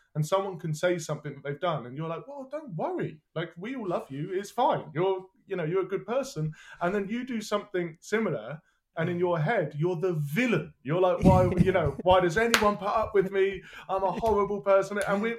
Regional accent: England, United Kingdom; I'm English.

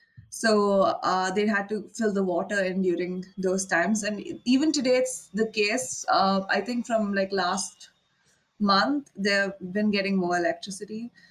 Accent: Bangalore, Karnataka, India; English is a second language; also born or lived in Tiptur; So I was born in Tiptur, which is a town 3 hours away from Bangalore. And that's my grandparents' house. And they live in a little village near Tiptur. I was born there. But my parents moved around a lot because my dad's work depended on it.

